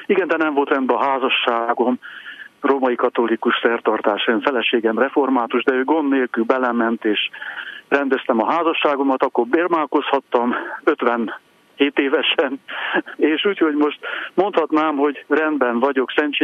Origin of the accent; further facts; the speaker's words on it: Lemnia, Covasna, Romania; also born or lived in Târgu Secuiesc; a származásilag a magyar, mondjuk így, hogy a Kárpát-medencének a legkeletibb csücskében születtem, Kézdivásárhelyen, de Lemhényben, a 10 kilométerrel lévő faluban cseperedtem, és római katolikus családban, és ugye kommunizmusban, szocializmusban születtem